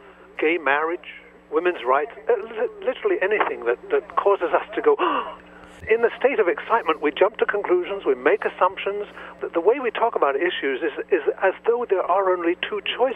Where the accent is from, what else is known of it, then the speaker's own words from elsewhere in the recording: Portland, Oregon, United States; I'm from Portland, Oregon.